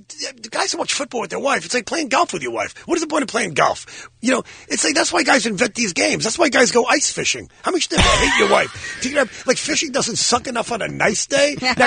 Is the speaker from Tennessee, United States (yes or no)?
no; New York, United States; I started out in San Francisco doing stand-up, even though I'm from New York